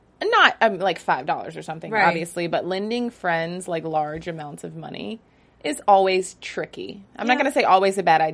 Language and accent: English; the South, United States; because you know people in the South sometimes, and I'm from the South, so I can say